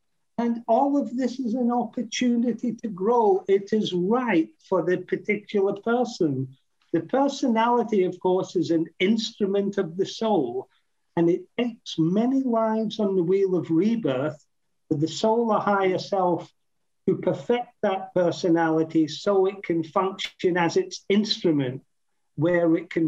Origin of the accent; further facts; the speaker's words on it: Scotland, United Kingdom; born there; It's a great one for me, certainly, because I was born in Scotland.